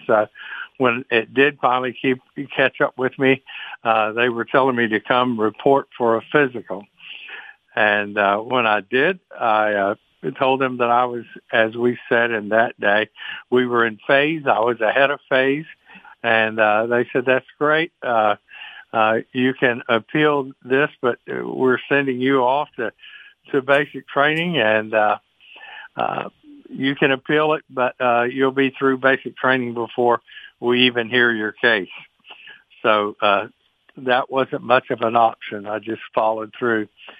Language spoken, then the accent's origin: English; Jacksonville, Florida, United States; I am a Southerner by birth. I was born in Florida. Some people don't consider that to be Southern, but it's about as far south as you can get. And I grew up in Jacksonville, Florida, and had a wonderful life with a family.